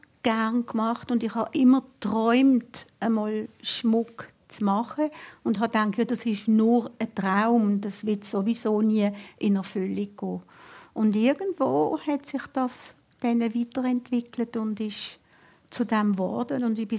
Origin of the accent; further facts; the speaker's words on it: Interlaken, Bern, Switzerland; Also schon als Kind in Interlaken habe ich Bärli und kleine Steckli und schöne Steinli gesammelt